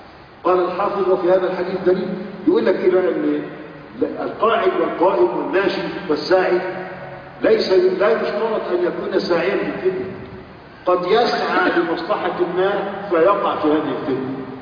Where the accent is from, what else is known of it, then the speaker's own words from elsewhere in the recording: Egypt; عندنا في مصر النادي الأهلي غلب نادي الزمالك